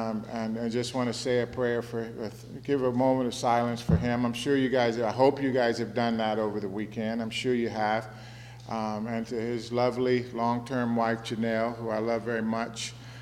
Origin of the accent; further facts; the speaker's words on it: Chicago, Illinois, United States; now in San Francisco, United States; You know, I came from Chicago to San Francisco.